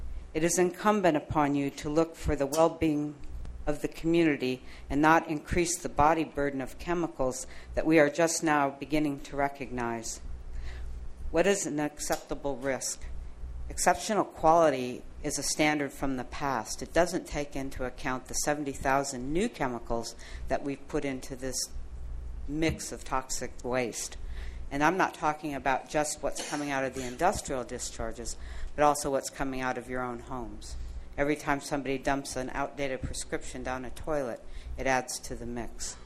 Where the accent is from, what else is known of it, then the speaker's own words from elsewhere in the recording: San Diego, California, United States; I just came back from San Diego, my hometown, and was amazed how little coastal access is left in that area.